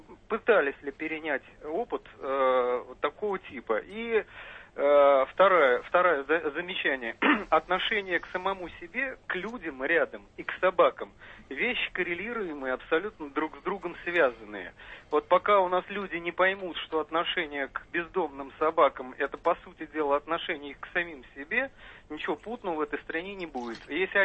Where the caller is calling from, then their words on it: Tugalevsky Bor, Moscow Oblast, Russia; поселок Тугалевский Бор.